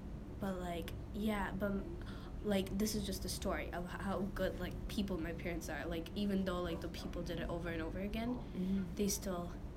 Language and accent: English; Michigan, United States; So I grew up here in Michigan, where I still am today, 40 years later